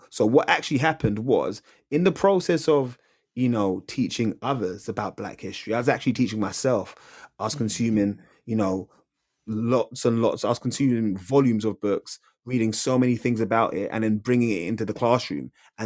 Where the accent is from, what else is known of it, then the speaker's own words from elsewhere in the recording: Nigeria; growing up, being Nigerian